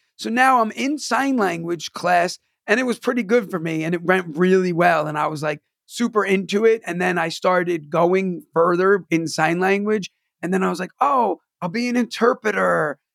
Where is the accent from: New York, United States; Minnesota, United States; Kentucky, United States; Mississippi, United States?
New York, United States; I cursed because like I'm from New York and like, I don't know if I could curse on here